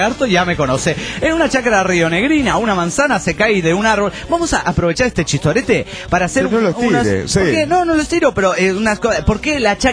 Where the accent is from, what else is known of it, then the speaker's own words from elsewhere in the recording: Quito, Pichincha, Ecuador; de Quito, Ecuador.